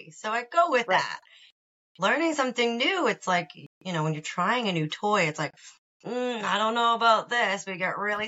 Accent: Massachusetts, United States; I'm originally from Mass.

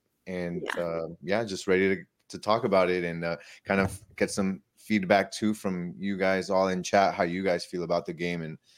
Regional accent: Ecuador; because obviously I'm from Ecuador

